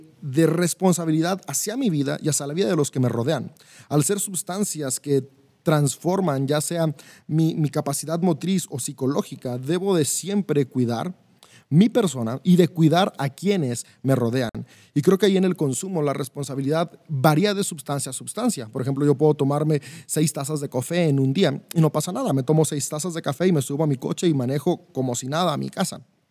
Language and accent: Spanish; Mexico; Yo soy de México y en México hace 3 días se acaba de legalizar el uso